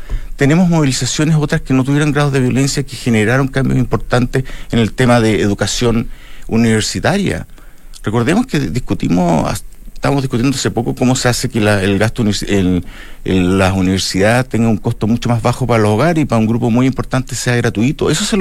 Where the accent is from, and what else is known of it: Chile